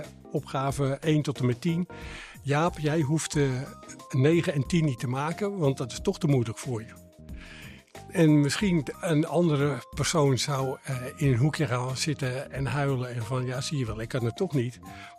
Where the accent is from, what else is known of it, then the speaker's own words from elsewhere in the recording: Hoorn, North Holland, Netherlands; Ja, ik ben geboren in Horen en ik heb hier mijn school gedaan.